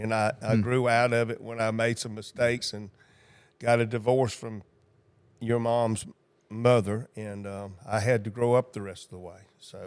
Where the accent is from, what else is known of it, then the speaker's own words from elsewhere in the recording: Gulfport, Mississippi, United States; born there; I was born in July 22nd, 1959, on Lorraine Road in a house trailer next to a bridge in Gulfport, Mississippi.